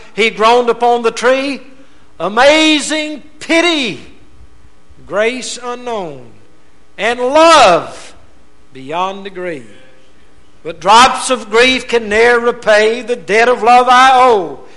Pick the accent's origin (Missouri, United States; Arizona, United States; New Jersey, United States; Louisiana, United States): Louisiana, United States; Rayville; Every now and then I go through my hometown, great metropolitan area called Rayville, Louisiana.